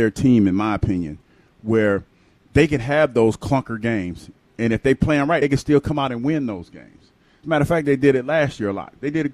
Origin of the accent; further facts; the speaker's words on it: Ohio, United States; He's a dog, and I'm from Ohio. Toledo ain't the mecca of things to do.